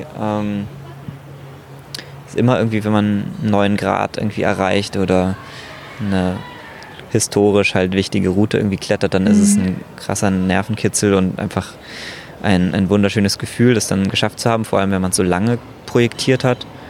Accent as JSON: {"language": "German", "region": "Berlin", "country": "Germany", "said": "Und ich als Berliner"}